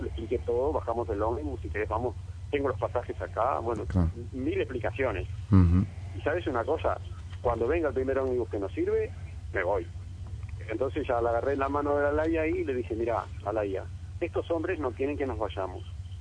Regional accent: Tacuarembó, Uruguay; born there; now in El Pinar, Uruguay; yo nací en Tacuarembó pero vivo en Alpinar

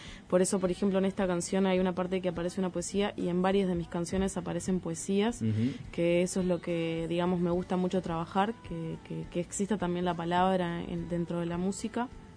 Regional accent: Maldonado, Uruguay; Aparte yo soy de Maldonado, o sea, tampoco soy de acá.

